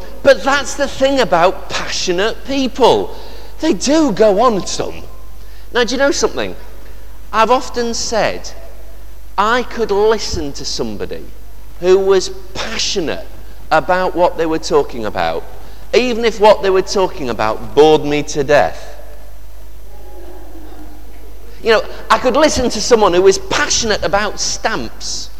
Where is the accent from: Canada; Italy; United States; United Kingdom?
United Kingdom; Doncaster, Yorkshire and the Humber; I can remember growing up in Doncaster and sitting in that drafty wind tunnel of a bus station